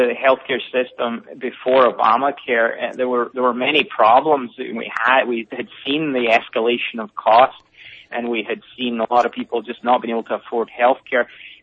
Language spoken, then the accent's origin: English; Scotland, United Kingdom; How dare you? I'm Scottish.